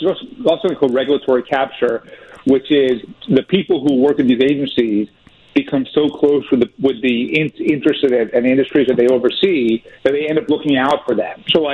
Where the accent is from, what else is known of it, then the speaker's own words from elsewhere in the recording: New York, United States; I mean, you know, in my home state of New York alone, Cuomo, Gillibrand, Booker, who's right next door in New Jersey